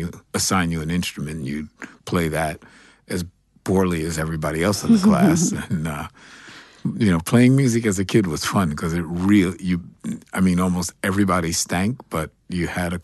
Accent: New York City, New York, United States; I grew up here in New York City. I'm a Greenwich Village kid.

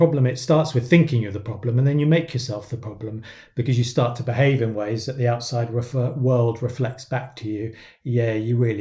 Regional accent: United Kingdom; being a British kid from a town where I didn't even think there was an ice rink, frankly, I didn't know the faintest thing about ice hockey, and I couldn't skate.

